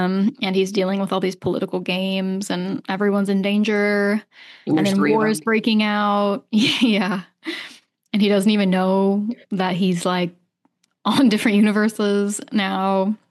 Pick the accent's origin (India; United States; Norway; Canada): United States; I know but I'm American, like, you know